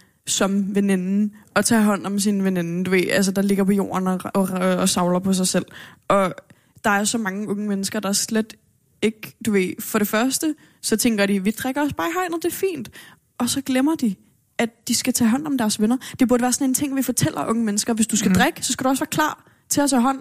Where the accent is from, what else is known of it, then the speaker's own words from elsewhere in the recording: United States; Ja, jeg er født og opvokset i USA. I hvert fald noget af min barndom.